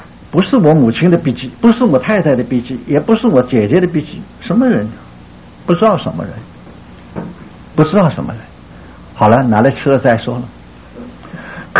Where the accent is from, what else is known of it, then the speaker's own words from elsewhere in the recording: Shanghai, China; 我们上海人掐巴那个眼睛眼斗鸡眼